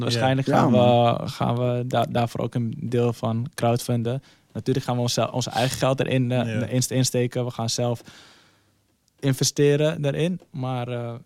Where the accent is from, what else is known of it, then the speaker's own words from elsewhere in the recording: Nigeria; Ja, ik ben Nigeriaans.